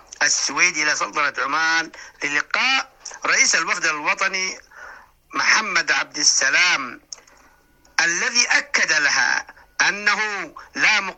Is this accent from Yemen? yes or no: yes; Sanaa, Amanat Al Asimah, Yemen; ونحن كيمنيين مستمرون في صمودنا وتحدينا لتحالف العدوان البغيض